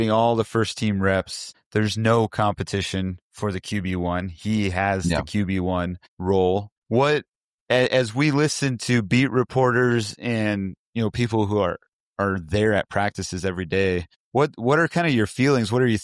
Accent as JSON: {"language": "English", "region": "Minnesota", "country": "United States", "tie": "born or raised there", "said": "Grew up in northern Minnesota."}